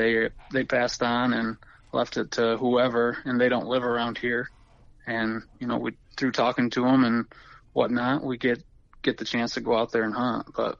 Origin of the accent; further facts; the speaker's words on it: Michigan, United States; I did, yep.